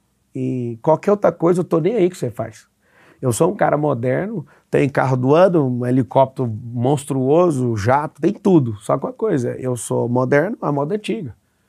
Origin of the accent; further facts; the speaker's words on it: Goiânia, Goiás, Brazil; E vim de Goiás, de Goiânia.